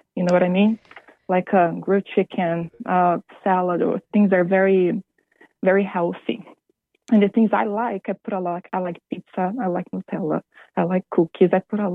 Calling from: Vancouver, British Columbia, Canada; I'm calling from Vancouver, Canada.

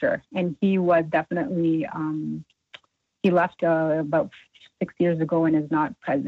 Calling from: Canada; I'm calling from Canada.

